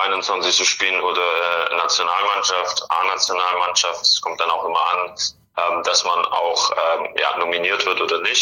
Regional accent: Meichingen, Baden-Württemberg, Germany; also born or lived in Böblingen; Genau, also ich fühle mich als Meichinger, also... Ich bin geboren in Böblingen, aber ich bin jetzt auch gerade zurzeit bei meinen Eltern in Meichingen.

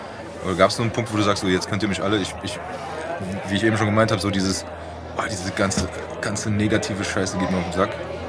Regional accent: Frankfurt, Hesse, Germany; weil wir sind in Frankfurt aufgewachsen

